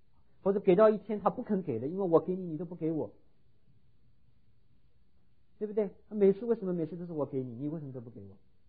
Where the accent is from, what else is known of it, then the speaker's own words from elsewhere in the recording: China; 那我们中国人常常讲的一句话，助人为快乐之本，对不对？